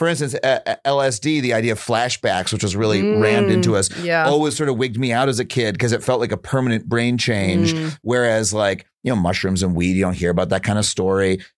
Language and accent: English; Long Island, New York, United States; I was growing up on Long Island.